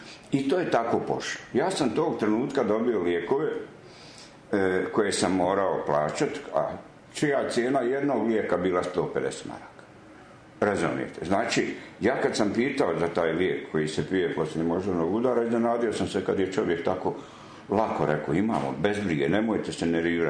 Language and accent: Croatian; Croatia; znate, ja sam Hrvat.